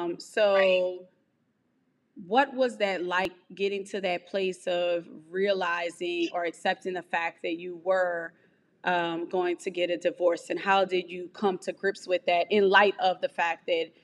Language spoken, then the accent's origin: English; New Orleans, Louisiana, United States; And she is based out of New Orleans, Louisiana. So, that's my hometown. It's where I'm from. And so, if you're in New Orleans, definitely look her up.